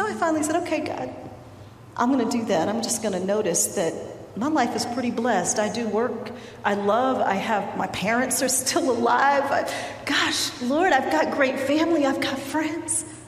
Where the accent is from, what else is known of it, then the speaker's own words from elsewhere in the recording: Denver, Colorado, United States; I lived north of Atlanta, even though we grew up in Denver, Colorado, where we went to middle school and high school together.